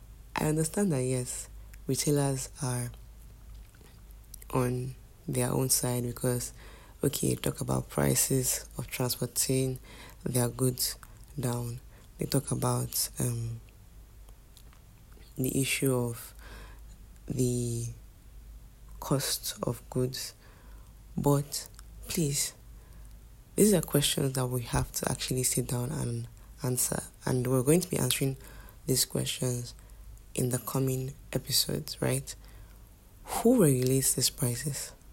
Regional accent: Nigeria; how we can best cushion ourselves in these times as Nigerians and as people generally

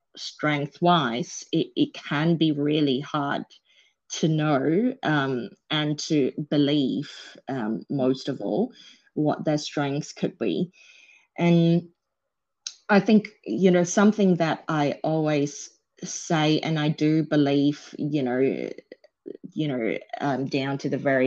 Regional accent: Malaysia; I'm ethnically, my background's Chinese, even though I was born in Malaysia, I'm Malaysian Chinese.

